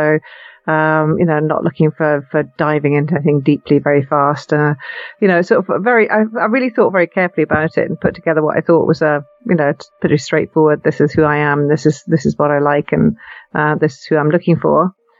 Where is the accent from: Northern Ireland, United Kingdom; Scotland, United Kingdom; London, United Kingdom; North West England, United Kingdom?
Scotland, United Kingdom; Edinburgh; I'm a Scottish girl from Edinburgh, Scotland, UK. And I grew up in Edinburgh. I went to school here